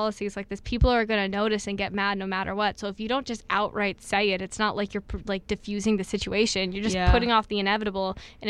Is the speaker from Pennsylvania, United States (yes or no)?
yes; Pennsylvania, United States; personally I grew up outside of Philly, and so one thing I was always told growing up was my parents were so afraid to let me ride the train by myself.